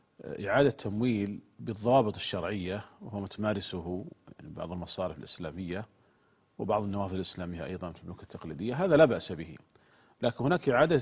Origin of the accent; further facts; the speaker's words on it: Saudi Arabia; عندنا في المملكة العربية السعودية